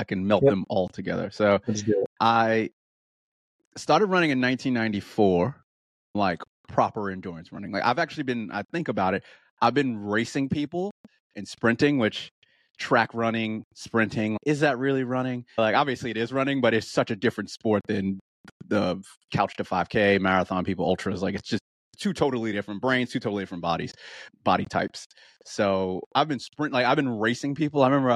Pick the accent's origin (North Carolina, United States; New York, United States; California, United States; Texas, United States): New York, United States; also born or lived in Baltimore / Washington, D.C.; New York originally, by New York, then Baltimore, D.C. area, then back to New York, then here, then back to New York